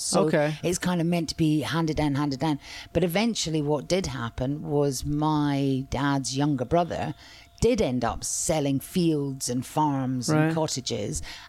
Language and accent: English; Scotland, United Kingdom; I am Scottish.